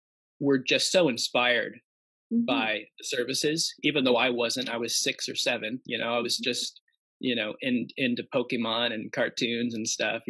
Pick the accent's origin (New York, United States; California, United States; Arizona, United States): Arizona, United States; Tucson; also born or lived in Utah; We grew up in Tucson, Arizona. That was our first that was my first conscious place that we lived in, although I was born in Utah.